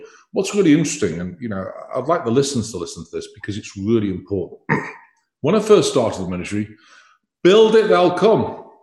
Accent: United States; accent: British; now in Branson, United States; No, I'm in Missouri. I'm American. Believe it. It's just that I couldn't lose the accents.

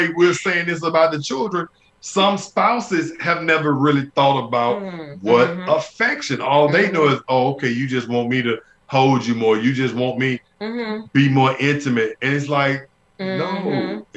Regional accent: Birmingham, Alabama, United States; Like I tell everybody, I grew up in Birmingham, Alabama.

